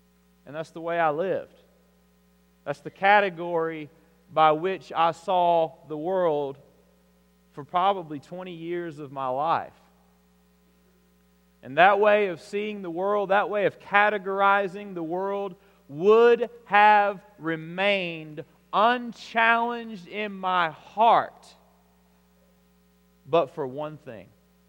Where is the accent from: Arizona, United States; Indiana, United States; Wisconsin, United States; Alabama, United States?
Alabama, United States; I would say that in my particular city where I grew up in South Alabama, it was probably close to half and half as far as white and African American population.